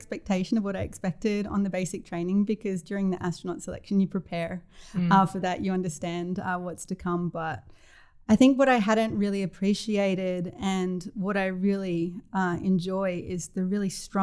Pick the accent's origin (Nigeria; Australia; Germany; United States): Australia; growing up in Australia